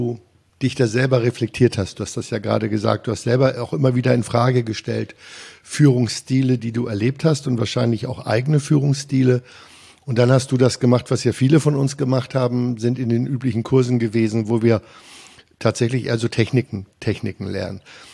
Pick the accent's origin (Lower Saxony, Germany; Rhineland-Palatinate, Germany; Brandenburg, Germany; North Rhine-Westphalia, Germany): Lower Saxony, Germany; ich komme aus dem Weserbergland, also da, wo quasi Niedersachsen anfängt, hügelig zu werden.